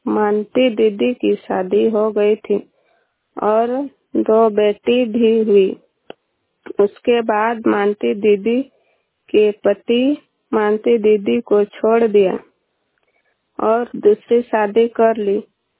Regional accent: Kalhepat, Jharkhand, India; और गांव कल्हेपाट है, पोस्ट अरु, थाना सेनहा, जिला लोहरदगा है।

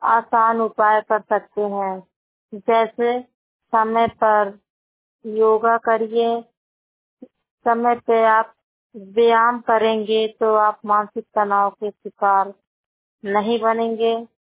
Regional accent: Uttar Pradesh, India; मैं आपको बताना चाहती हूँ, मेरा जिला संत कबीरनगर है। मेरी उम्र है 32 साल।

